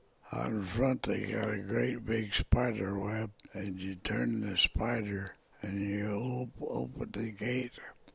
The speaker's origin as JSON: {"language": "English", "town": "Porterville", "region": "California", "country": "United States", "tie": "born or raised there", "said": "Well, not too much. But orange groves. I grew up around orange groves. So we had Porterville."}